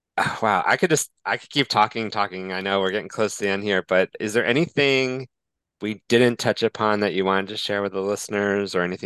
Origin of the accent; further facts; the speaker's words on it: New York, United States; I'm from New York myself, not from the city, but I spent time in the city.